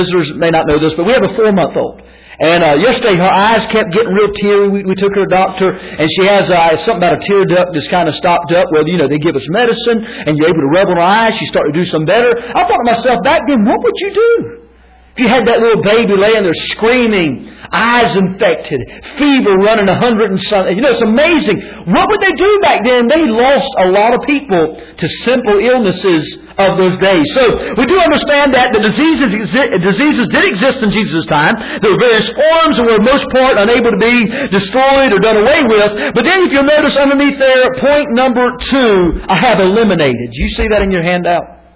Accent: North Carolina, United States; I know I'm up here from North Carolina, and I'll mess them all up.

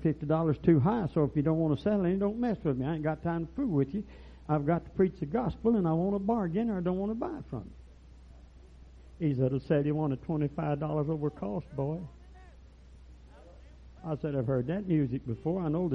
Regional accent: Arkadelphia, Arkansas, United States; because one, I come from Arkadelphia.

